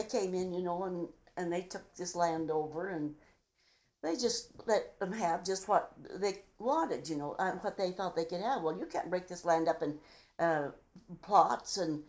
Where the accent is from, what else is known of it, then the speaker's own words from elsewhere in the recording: Alma, Nebraska, United States; born there; And I was born in Alma, Nebraska.